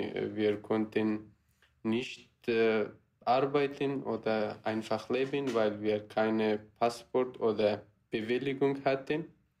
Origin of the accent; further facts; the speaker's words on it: Afghanistan; German is a second language; moved away; also born or lived in Iran; Also wegen Krieg habe ich mein Heimatland verlassen. So wissen wir alle schon, dass in Afghanistan seit vielen Jahren Krieg ist. Und ich konnte auch nicht im Krieg weiterleben. Mhm. Deshalb bin ich nach dem Iran gekommen oder gegangen von Afghanistan.